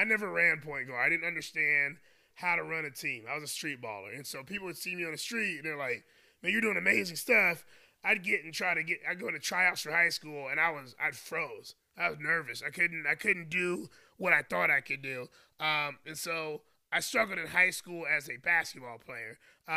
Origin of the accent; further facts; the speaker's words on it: Durham, North Carolina, United States; also born or lived in Raleigh; I'm a kid that I grew up in the Durham, Raleigh, North Carolina area. I used to hang with my cousins more in Raleigh side. But I was born in Durham.